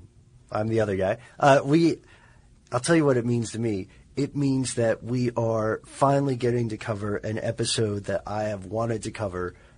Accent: Tennessee, United States; Well, you know, I'm from Tennessee. Monster trucks have been pretty big there.

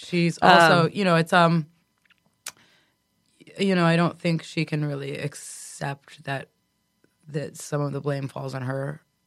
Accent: Connecticut, United States; A combination of things. I grew up in Connecticut.

